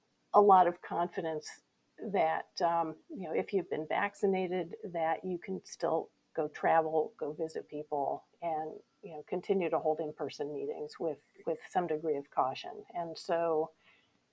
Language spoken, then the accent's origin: English; Massachusetts, United States; my experience in my home state of Massachusetts